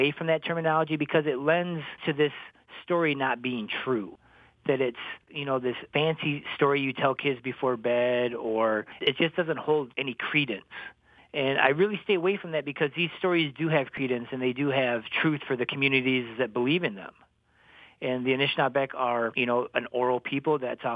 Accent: Cross Village, Michigan, United States; Well, I can tell you the story that was related to me as a child growing up in Cross Village.

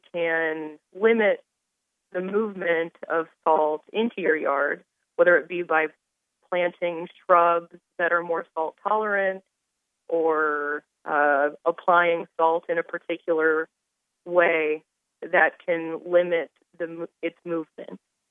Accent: Iowa, United States; now in Miami, United States; Well, I've been a native Iowan my entire life. I was born and raised in Iowa. And so I've only been in Miami since August

